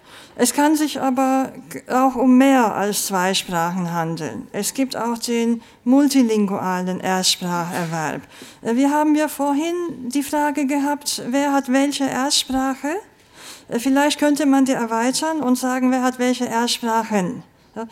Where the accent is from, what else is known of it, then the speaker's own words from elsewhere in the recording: Turkey; also born or lived in Germany; Ich zum Beispiel bin auch in einem bilingualen Elternhaus aufgewachsen. Meine Mutter kommt aus Deutschland, ich bin in der Türkei aufgewachsen mit Deutsch und Türkisch.